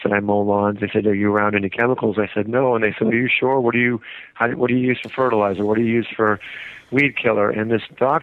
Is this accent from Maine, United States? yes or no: yes; Bradford, Maine, United States; Actually, in Bradford, Maine. It's a dairy farm town up in northern Maine.